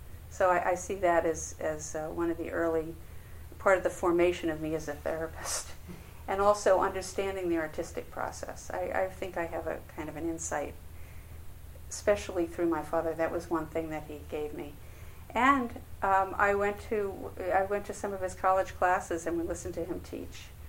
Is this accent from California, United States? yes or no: no; New York, United States; And I grew up on Long Island, which is just east of New York City, during the Eisenhower and Kennedy years. I was a child. And in the suburbs